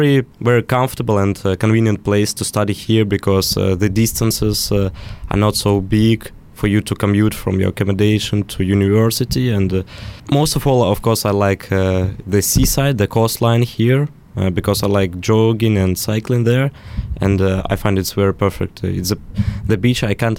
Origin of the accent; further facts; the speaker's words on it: Moscow, Russia; now in Bournemouth, United Kingdom; I'm from the capital of cold Russia. I'm from Moscow